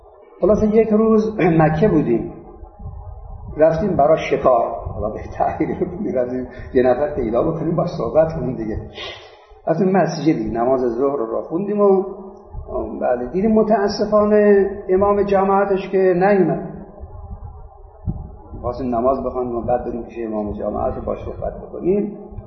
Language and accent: Persian; Iran; ما ایرانی هستیم